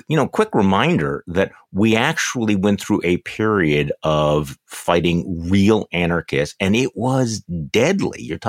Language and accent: English; Milwaukee, Wisconsin, United States; here in my hometown of Milwaukee.